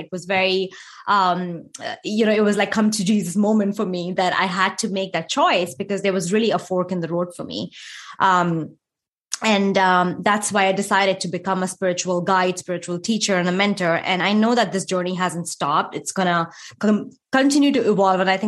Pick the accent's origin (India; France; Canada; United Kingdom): India; moved away as an adult; now in United States; So I was born and brought up in India. I moved to the United States when I was 25 years old.